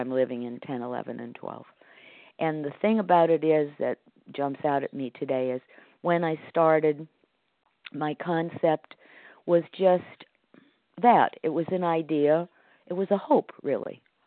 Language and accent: English; Connecticut, United States; I am from Connecticut